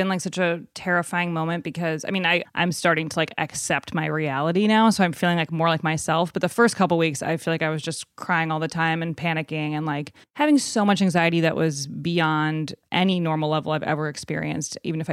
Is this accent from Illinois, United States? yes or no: yes; Evanston, Illinois, United States; in Evanston, which is right outside of Chicago, where Northwestern University is.